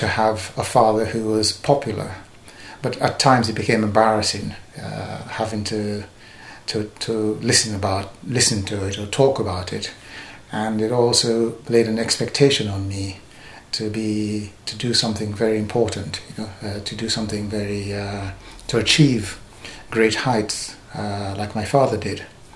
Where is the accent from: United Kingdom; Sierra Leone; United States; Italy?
Sierra Leone; being the son of my father growing up in Sierra Leone affected me